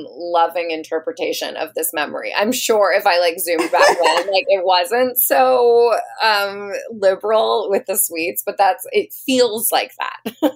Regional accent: Silver Spring, Maryland, United States; So I grew up in Silver Spring, Maryland, right outside of DC.

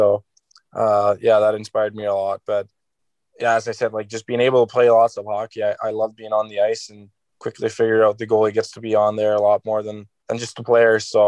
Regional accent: Aalborg, North Denmark Region, Denmark; It started out by my dad taking me to the pro games in my hometown here. We would go watch the hockey games, and you know, this goalie that played in my hometown

